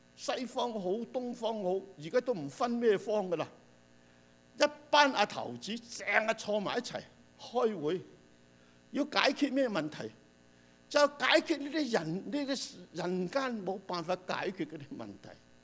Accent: Canada; 我们加拿大人都周身债

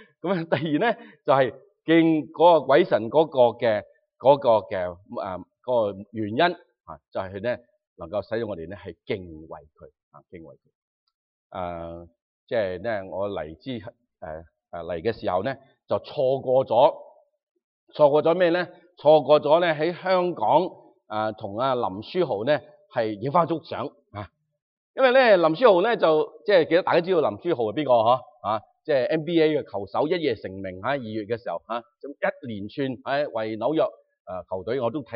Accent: China; 作为中国人咧，为佢咧感到自豪吓

